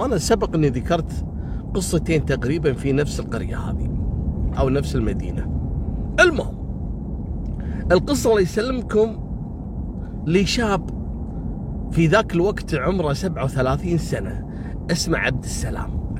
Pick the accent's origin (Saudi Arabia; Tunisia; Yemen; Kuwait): Kuwait; عندنا في الكويت